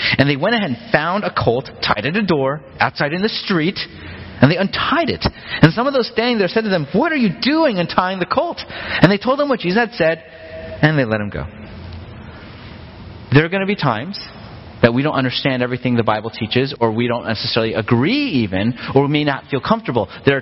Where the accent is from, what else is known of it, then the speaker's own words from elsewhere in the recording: United States; growing up in America, I think that's a dictator.